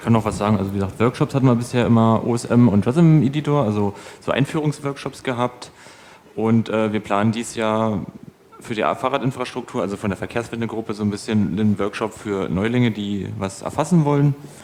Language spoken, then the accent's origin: German; Brandenburg, Germany; ich komme aus dem Brandenburger Teil